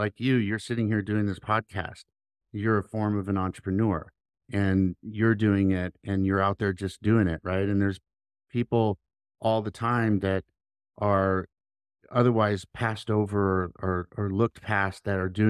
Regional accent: Oakland, California, United States; And we grew up in Oakland, California, which is in the 80s. It was a dangerous place to be.

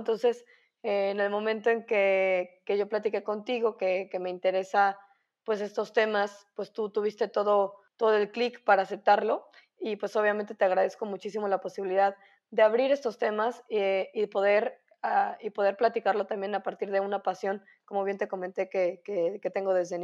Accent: Puebla, Mexico; porque soy de Puebla

